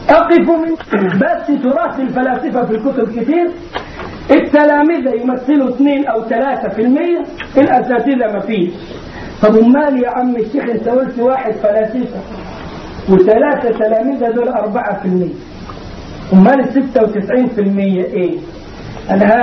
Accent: Egypt; الجماعة اللي بيعملوا الموالد عندنا في مصر للاولياء حاسبين التواريخ مظبوط

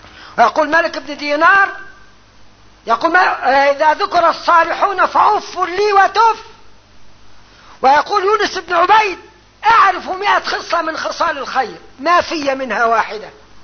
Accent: Upper Egypt, Egypt; وطبعا احنا عندنا في الصعيد يعني ايه

